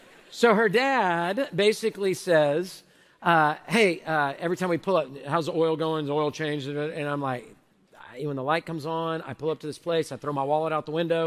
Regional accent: Houston, Texas, United States; I grew up here in Houston, native Houstonian, born in Herman Hospital, raised in southwest part of our city, went away to college, came back. So Houston, I know Houston, big city boy here.

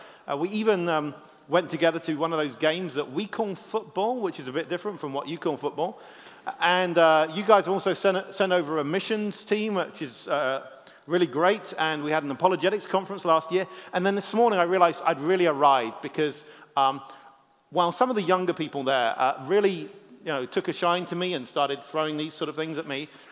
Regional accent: Cambridge, East of England, United Kingdom; I come from Cambridge, England, and it's a privilege to get across to Houston quite regularly.

